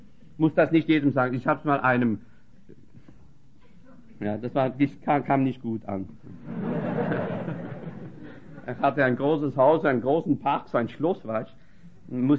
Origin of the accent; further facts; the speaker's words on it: France; Also wir gehören zu einem Volk. Ich bin Franzose und bin sehr froh, dass ich Franzose bin.